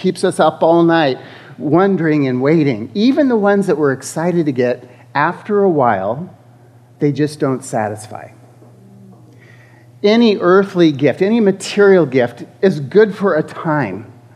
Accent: California, United States; I grew up in Northern California.

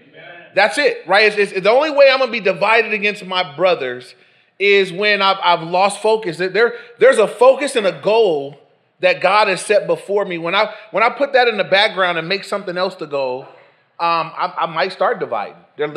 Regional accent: Englewood, United States; I grew up in Englewood. I played high school football growing up.

